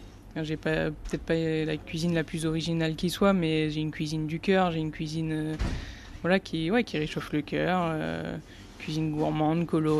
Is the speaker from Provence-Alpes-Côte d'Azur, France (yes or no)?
yes; Nice, Provence-Alpes-Côte d'Azur, France; Moi, je suis niçoise, j'ai vécu 17 ans là-bas, donc c'était important pour moi de prendre un nom niçois pour mon premier restaurant.